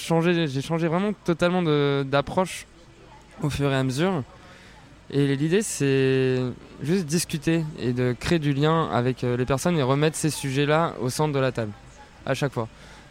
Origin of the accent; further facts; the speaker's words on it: Normandy, France; Ouais, je suis normand.